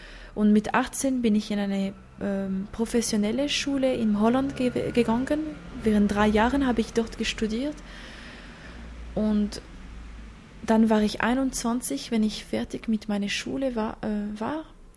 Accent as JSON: {"language": "German", "region": "Jura", "country": "Switzerland", "tie": "born or raised there", "said": "Ja, ich bin im Jura aufgewachsen, im Land."}